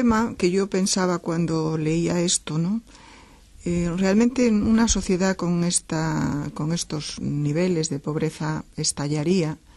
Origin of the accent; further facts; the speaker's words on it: Galicia, Spain; Por ejemplo, yo pienso en Galicia, ¿no? Yo soy gallega